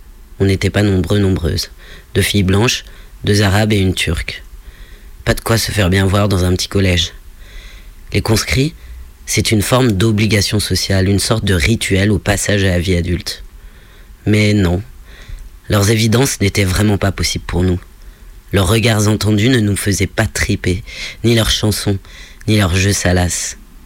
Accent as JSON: {"language": "French", "country": "France", "tie": "born or raised there", "said": "Là où j'ai grandi, dans une France tradie, ça fête les conscrits l'année du brevet."}